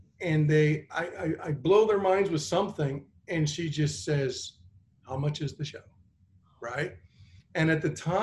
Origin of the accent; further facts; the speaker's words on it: Canada; now in Florida, United States; I bought a cookie store up in Canada when I lived there. This is why my connection to Mike and Chris, I'm from Canada originally, even though I'm in Florida now, where it's hot.